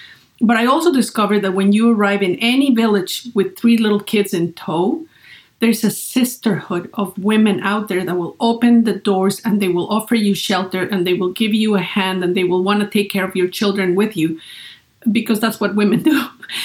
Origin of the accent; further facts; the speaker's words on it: Great Falls, Virginia, United States; So I started a little business in my hometown in Great Falls, Virginia, taking portraits of the people there.